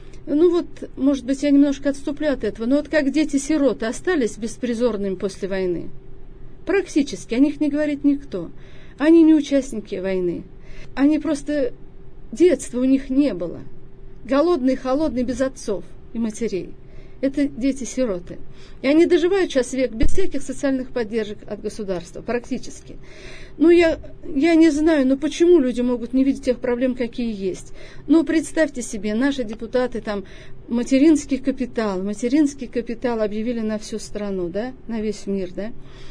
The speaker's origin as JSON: {"language": "Russian", "town": "Sakmara", "region": "Orenburg Oblast", "country": "Russia", "tie": "born or raised there", "said": "Я приехала из Оренбурга, из города Оренбурга. Сакмарская казачка, потому что живу в районном центре, село Сакмара, 40 километров от Оренбурга. Ну, в общем-то, я родилась и выросла там."}